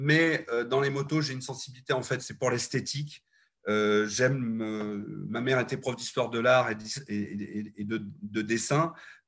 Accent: Saint-Céré, Occitanie, France; je suis originaire du Lot, de Saint-Céré, d'une petite bourgade qui s'appelle Saint-Céré dans le Lot, qui est à 50 km au sud de Brive.

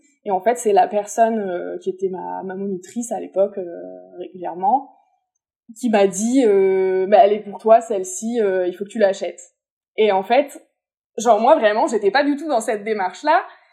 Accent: Aix-en-Provence, Provence-Alpes-Côte d'Azur, France; born there; now in Lille, France; moi, je suis née à Aix-en-Provence, aujourd'hui, j'habite à Lille.

